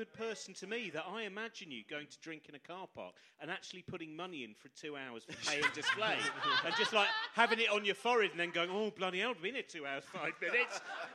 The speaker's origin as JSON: {"language": "English", "town": "Chorleywood", "region": "East of England", "country": "United Kingdom", "tie": "born or raised there", "said": "And there was a boy where I grew up in Chorley Wood"}